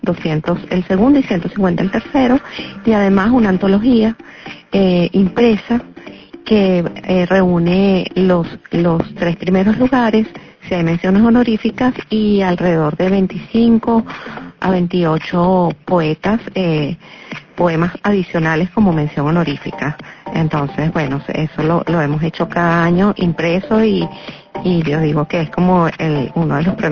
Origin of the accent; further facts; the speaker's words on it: Venezuela; para nosotros como venezolanos